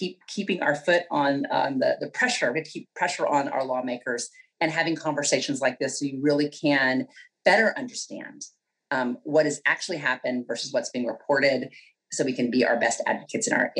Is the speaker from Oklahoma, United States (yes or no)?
yes; Oklahoma, United States; I'm from Oklahoma, and in Oklahoma, there's a lot of weather predictions. So I'm not a weather woman from Oklahoma